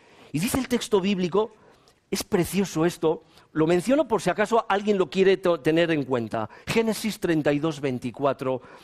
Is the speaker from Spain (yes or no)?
yes; Valladolid, Castile and León, Spain; tuve la oportunidad de volver a mi ciudad natal, Valladolid